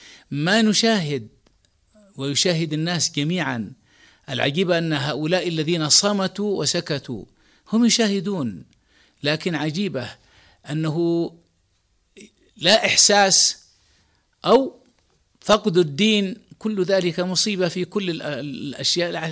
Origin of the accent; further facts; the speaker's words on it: Yemen; وإن كانت أعلنت عندنا في اليمن